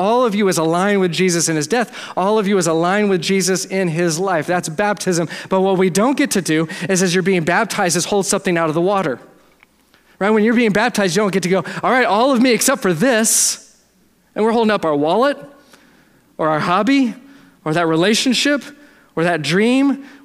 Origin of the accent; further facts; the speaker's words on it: Dallas, Texas, United States; Okay, I'm from Dallas, it's not my fault, blame my parents.